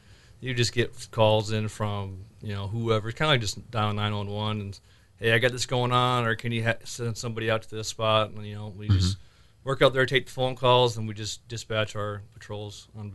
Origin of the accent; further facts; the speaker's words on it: Sioux Falls, South Dakota, United States; Yeah, born and raised in Sioux Falls my whole life.